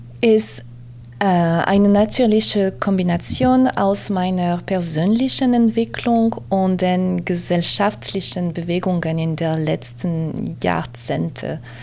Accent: France; accent: European; German is a second language; moved away as an adult; now in Germany; Man kann hören, mein Akzent, ich würde sagen europäisch, komme aus Frankreich, arbeite in Deutschland.

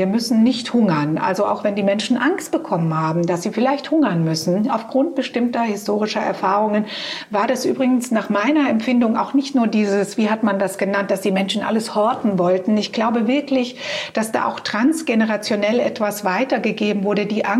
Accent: Croatia; das ist das heutige Kroatien, wo ich herkomme, aber ich bin natürlich in Jugoslawien, natürlich sage ich, es ist Jugoslawien, weil ich bin ja 1973 geboren

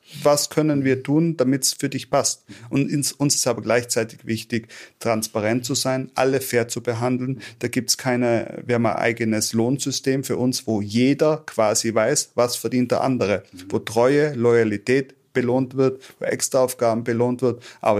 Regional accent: Tyrol, Austria; das, was ich an meiner Heimat Tirol schätze, genau das habe ich da.

